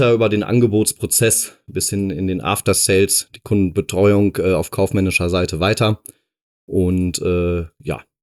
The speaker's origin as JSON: {"language": "German", "town": "Dortmund", "region": "North Rhine-Westphalia", "country": "Germany", "tie": "born or raised there", "said": "ich komme aus Dortmund ursprünglich. Genau. Ich bin da geboren und aufgewachsen."}